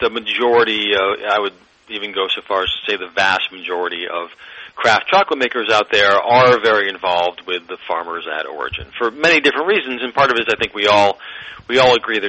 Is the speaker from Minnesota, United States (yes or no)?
no; Massachusetts, United States; also born or lived in Los Angeles; Well, I'm from Western Massachusetts originally, okay, and I went to school at Emerson College, which is in Boston. But then I went out to L.A. for 23 years, and we just came back in 2015.